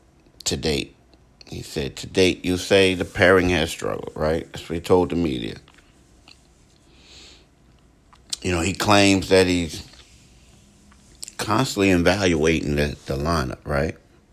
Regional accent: Philadelphia, Pennsylvania, United States; You know, I grew up in Philly, and I know that how in Philly people always want people to be straight.

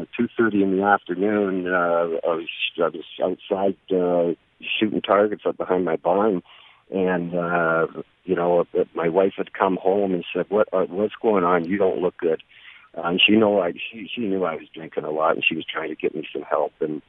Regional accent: Canada; I'm Canadian, so American beers it's only like 4 or 5.

